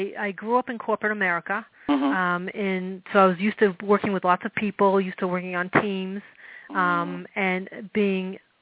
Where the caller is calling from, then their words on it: Keene, New Hampshire, United States; I am calling from Keene, New Hampshire.